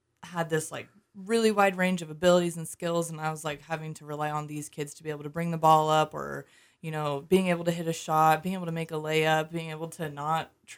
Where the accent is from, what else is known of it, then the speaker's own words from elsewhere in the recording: Lewiston, United States; I grew up in Lewiston.